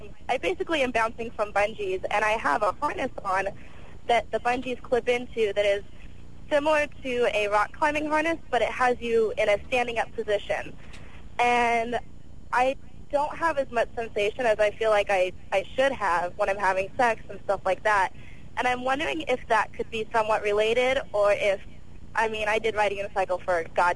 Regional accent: Peru, Indiana, United States; I did. There was a youth circus. I grew up in Indiana, Peru, Indiana.

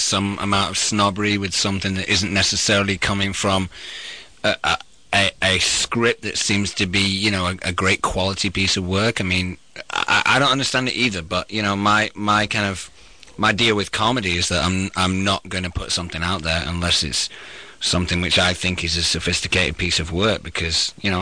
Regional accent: England, United Kingdom; Okay, I'm English, so I have no idea what a shout-out is.

